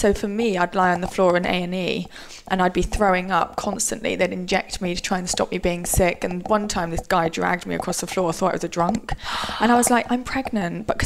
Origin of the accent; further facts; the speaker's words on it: Oakham, East Midlands, United Kingdom; I'm from Oakham, the smallest county in Rutland. It's a tiny, tiny town. It's lovely. Everyone knows everyone.